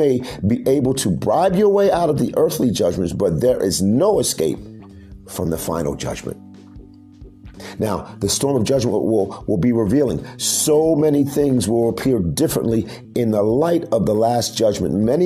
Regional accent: Miami, Florida, United States; I have lived through many hurricanes growing up in Miami, growing up down south.

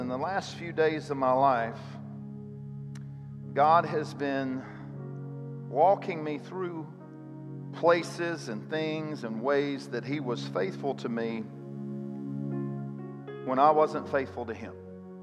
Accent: Mississippi, United States; now in Hattiesburg, United States; I moved to Hattiesburg from North Mississippi, and you guys are further south, so we just don't see a lot of snow, right?

